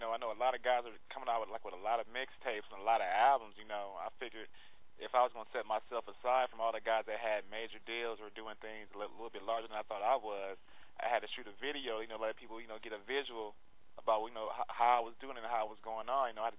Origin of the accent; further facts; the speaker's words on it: Gardena, California, United States; I'm from Gardena, California. You know what I'm saying? That's pretty close to Compton, Inglewood, Hawthorne, Watts.